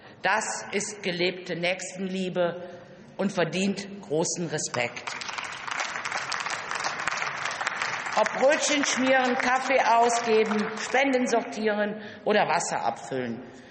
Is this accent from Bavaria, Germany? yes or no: no; North Rhine-Westphalia, Germany; Auch in meiner Heimat, der Städteregion Aachen, wütete das Hochwasser.